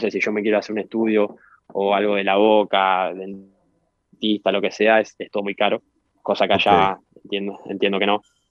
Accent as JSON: {"language": "Spanish", "country": "Argentina", "said": "yo siendo argentino o ellos mismos siendo neozelandeses, hay que pagarlo y es caro. Y bueno, eso en nuestro país, por suerte, no es, es público y gratuito."}